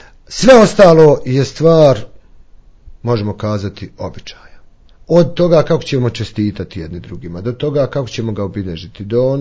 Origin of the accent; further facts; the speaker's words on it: Bosnia & Herzegovina; Negdje je to kao kod nas u Bosni, da mu idemo u gosti ili da nam se dolazi u kuću